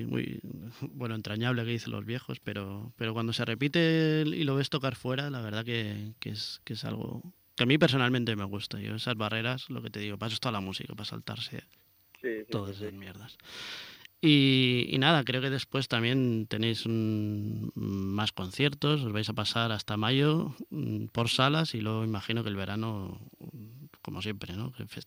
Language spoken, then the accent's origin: Spanish; Basque Country, Spain; Pues sí, yo también soy vasco y hablo mucho cuando hablo con mis padres y mis amigos